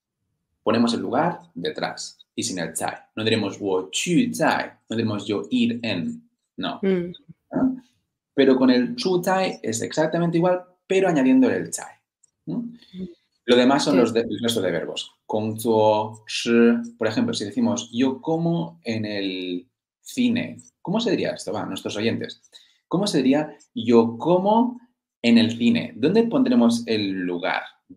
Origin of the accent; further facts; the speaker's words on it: Spain; yo soy de España, pero hay muchos sitios de España que no conozco. Conozco más de fuera que de aquí.